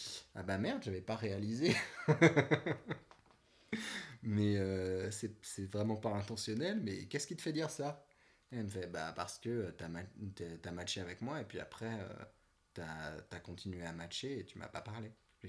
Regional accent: France; Je suis français, ouais, on se refait pas, tu vois.

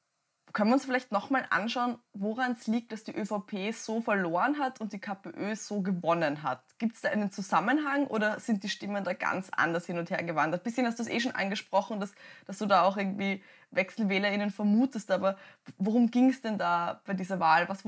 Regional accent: Burgenland, Austria; now in Vienna, Austria; ich sitze gerade in Wien, ich bin eigentlich aus dem Burgenland, wo es überhaupt keine Linke gibt

